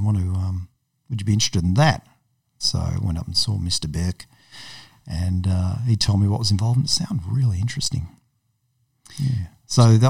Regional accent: South Yarra, Victoria, Australia; I did that in year 12 and then went and did the thing you should do if you're a private school kid growing up in South Yarra.

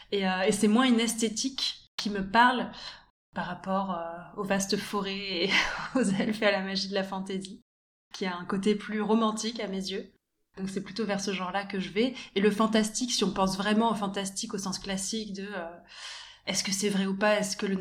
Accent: Antibes, Provence-Alpes-Côte d'Azur, France; also born or lived in Ireland; Donc moi, j'ai grandi à Antibes, à côté de Nice

